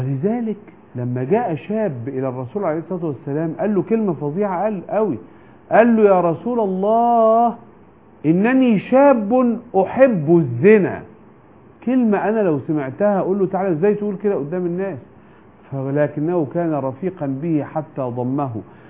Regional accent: Egypt; بس انا بتكلم عشان انا مصري

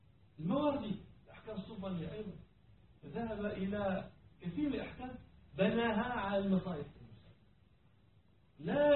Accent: Morocco; نحن عندنا في المغرب زرع عنب أنواع

